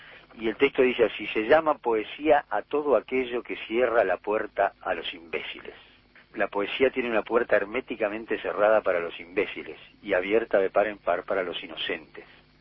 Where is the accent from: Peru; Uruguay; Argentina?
Uruguay; yo como buen uruguayo